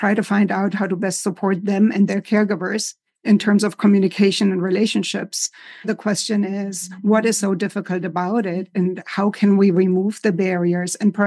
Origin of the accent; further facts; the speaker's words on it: Germany; accent: German; English is a second language; now in United States; And I come from a little village in Germany. You hear my accent. And had always lived with my grandparents